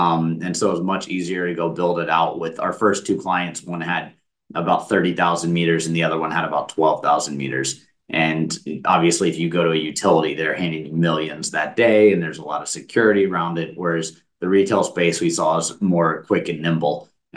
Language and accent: English; Houston, Texas, United States; As I said, I grew up in Houston. If it's below 40, we just shut the whole city down.